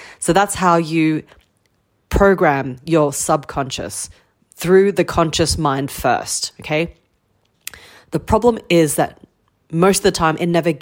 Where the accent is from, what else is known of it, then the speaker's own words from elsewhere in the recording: Australia; I am from Australia and I grew up driving since I was 16 on the left-hand side.